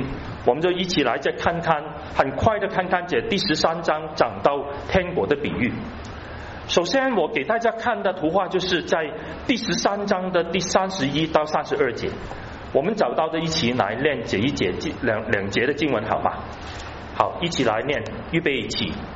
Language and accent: Chinese; Hong Kong; 然后就只把它改成香港。我就发现我没有国家，我没有国家，我不属于中国，也不属于英国